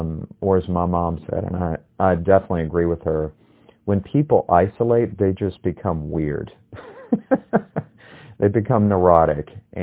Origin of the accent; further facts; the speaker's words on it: Memphis, Tennessee, United States; but growing up in Memphis, I'm not a massive barbecue fan.